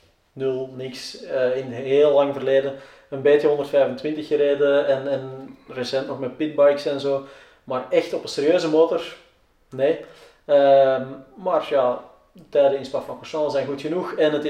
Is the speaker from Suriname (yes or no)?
no; Belgium; en ik ben er aan als Belg